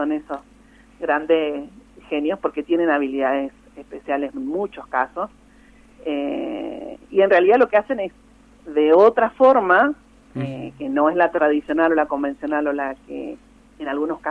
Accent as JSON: {"language": "Spanish", "town": "Las Heras", "country": "Argentina", "said": "Yo soy de Las Heras"}